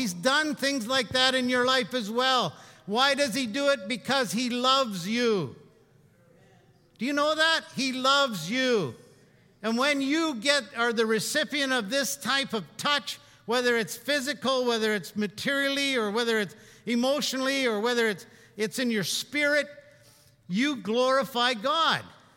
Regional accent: Canada; And we said, we're from Canada. The accent, eh? Canada, eh?

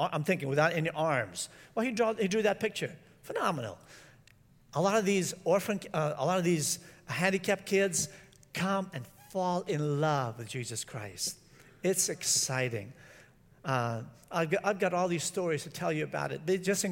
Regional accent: San Francisco, California, United States; I was from San Francisco, and I was raised with black kids

